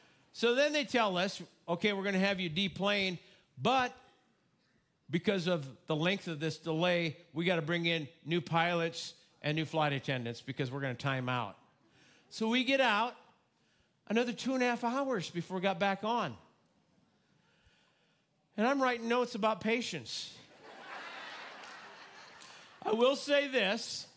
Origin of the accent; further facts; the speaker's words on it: Midwest, United States; You know, growing up in the Midwest and also being involved in agriculture